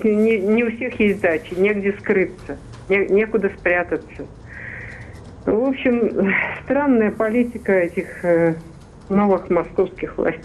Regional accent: Moscow, Russia; born there; это мои родные места, я в Москве родилась

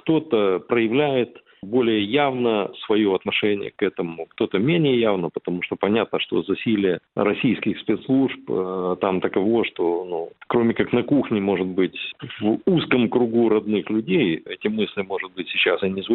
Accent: Crimea, Ukraine; я, как крымчанин, естественно, продолжаю и все эти годы поддерживать отношения. Там родные, близкие мне люди, много знакомых.

